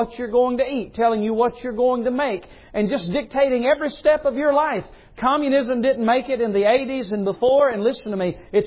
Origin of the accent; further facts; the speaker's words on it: the South, United States; Now you have to remember, I was born and raised in the South. We're always friendly. We nod our head. We raise our eyebrows.